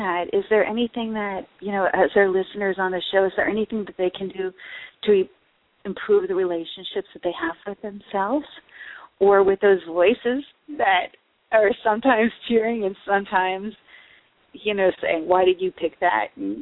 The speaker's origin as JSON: {"language": "English", "town": "Atlantic City", "region": "New Jersey", "country": "United States", "said": "growing up, I'm from Atlantic City, so I used to go to Phillies games."}